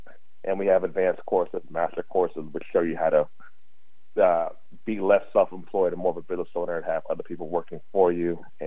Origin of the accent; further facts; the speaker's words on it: New York, United States; born there; am a proud Black man of Jamaican heritage. I was born in New York, but my parents are from Jamaica, so I'm West Indian background.